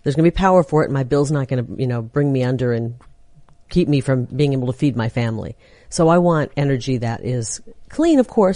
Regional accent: Arizona, United States; Speaking of which, I'm from Arizona.

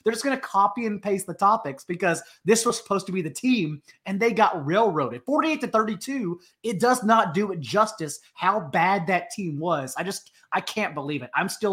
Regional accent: Fort Worth, Texas, United States; Obviously, I grew up in Fort Worth, Texas, so like I grew up as a big fan.

